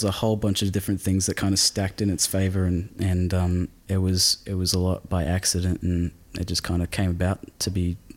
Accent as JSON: {"language": "English", "country": "Australia", "moved": "as an adult", "said": "I come from Australia. I moved here in October last year to come and work overseas"}